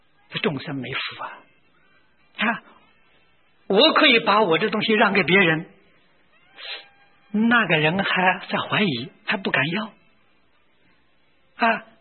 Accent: Taichung, Taiwan; 我是从台中出来的，我不能忘本啊！

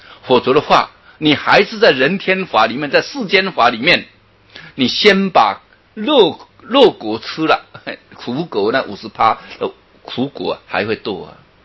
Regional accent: Taiwan; 但是我们台湾人最聪明

